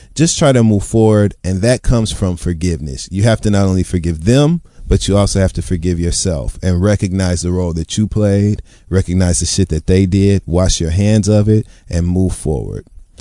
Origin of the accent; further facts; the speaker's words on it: Detroit, Michigan, United States; And I am from Detroit